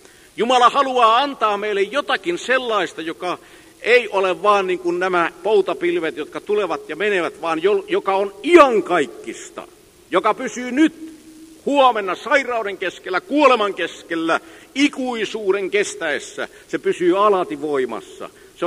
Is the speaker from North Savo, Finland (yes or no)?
yes; Tervo, North Savo, Finland; born there; Minähän olen syntynyt tuolla Tervossa ja minun syntymäkotini on järven rannalla.